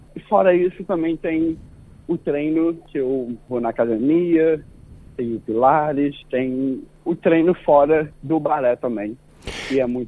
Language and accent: Portuguese; Brazil; now in Sydney, Australia; Acho que é algo que, como brasileiro, eu já sabia que iria acontecer.